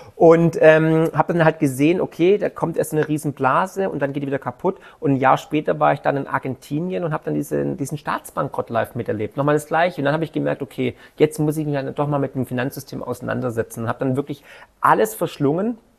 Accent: Swabia, Germany; Dann, man hört es, ich bin Schwabe, der Schwabe kann gut mit Geld.

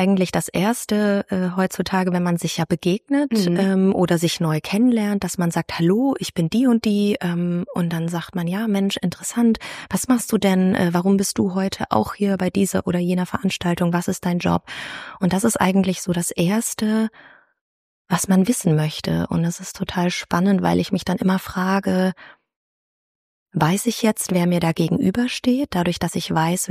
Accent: Southern Germany, Germany; Ich habe 3 Geschwister und meine Heimat liegt in Süddeutschland. Ich liebe die Berge.

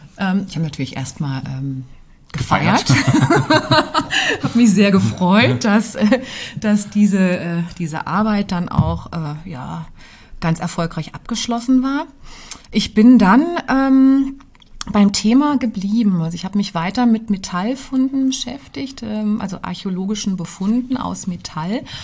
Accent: Idar-Oberstein, Rhineland-Palatinate, Germany; ich stamme aus Idar-Oberstein, Schmuck- und Edelsteinstadt.

